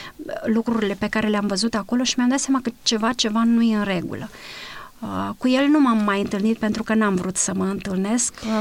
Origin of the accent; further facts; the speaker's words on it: Baia Mare, Maramureș County, Romania; Eu sunt din Baia Mare și de aceea am căutat biserica în Baia Mare.